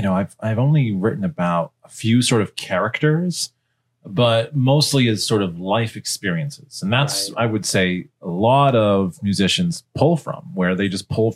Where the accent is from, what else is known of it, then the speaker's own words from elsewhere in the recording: Gardner, Massachusetts, United States; now in Northampton, United States; So I'm originally from the Gardner area, but I live in Northampton, and been living out west for a couple of years now